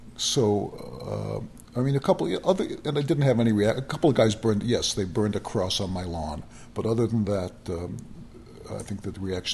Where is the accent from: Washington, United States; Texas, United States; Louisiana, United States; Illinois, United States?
Illinois, United States; Chicago; I grew up in Chicago, and we never made a big thing out of it.